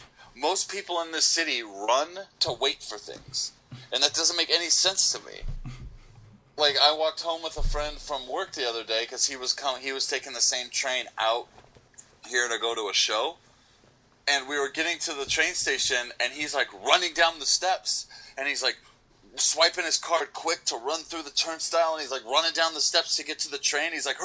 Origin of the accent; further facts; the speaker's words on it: California, United States; And I'll be like, "Oh, I'm from California." They just go, "Oh, that makes sense."